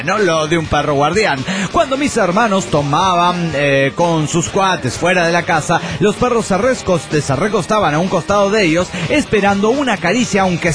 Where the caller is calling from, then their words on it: Caracas, Capital District, Venezuela; de Caracas, Venezuela.